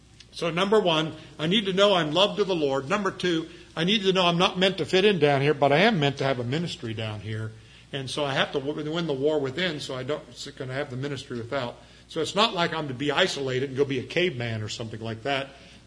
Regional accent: Chillicothe, United States; When I was a senior in high school, I grew up in Chillicothe, about an hour west of here. And the middle of my senior year, my family moved.

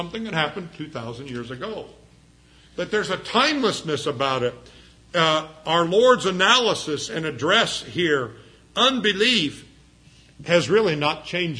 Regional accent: Ireland; I'm Irish, but I don't really believe in leprechauns.

